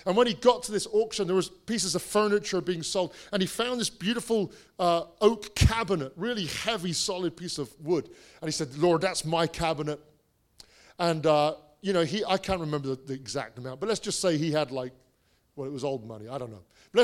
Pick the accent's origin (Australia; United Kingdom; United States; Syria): United Kingdom; South West England; that means I'm Celtic. So, like, we're cousins. And so I grew up in Cornwall, and my family are still there.